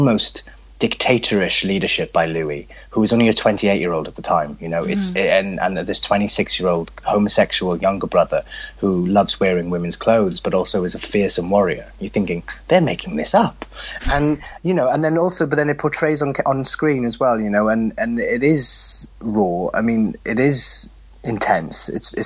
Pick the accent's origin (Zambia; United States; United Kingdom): United Kingdom; England